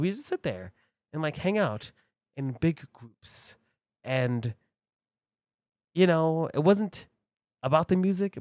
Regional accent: Bronx, New York, United States; because I'm from the Bronx, everyone was Black and Hispanic.

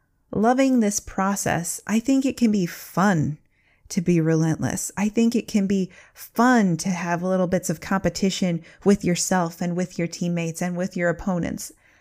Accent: Midwest, United States; accent: Midwestern; I hope my Midwestern accent didn't get in the way.

